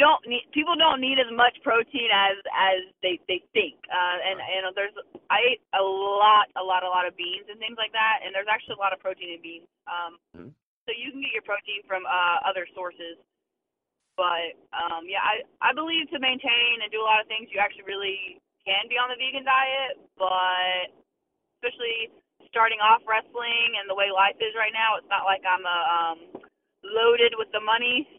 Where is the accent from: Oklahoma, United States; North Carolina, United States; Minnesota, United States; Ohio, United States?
North Carolina, United States; Durham; it worked out perfect because I'm from North Carolina, Durham, North Carolina.